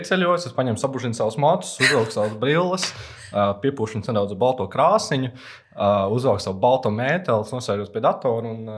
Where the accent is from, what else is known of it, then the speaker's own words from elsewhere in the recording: Liepāja, Latvia; tā kā es nāku no Liepājas